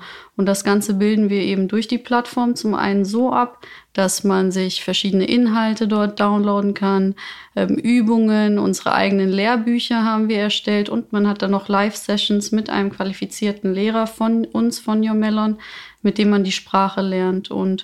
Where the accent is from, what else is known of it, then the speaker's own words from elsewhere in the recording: Kosovo; komme ich zum Beispiel aus Kosovo.